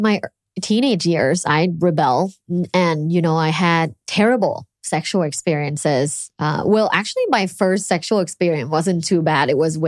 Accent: Thailand; English is a second language; So I grew up in Thailand and I went to an all-girls Catholic school.

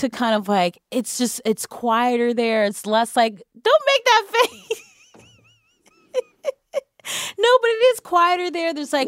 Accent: Cleveland, Ohio, United States; I guess I'm from Cleveland.

